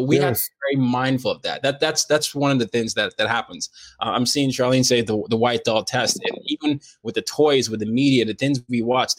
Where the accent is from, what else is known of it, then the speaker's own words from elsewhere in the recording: Nigeria; You're from Ghana, I'm from Nigeria.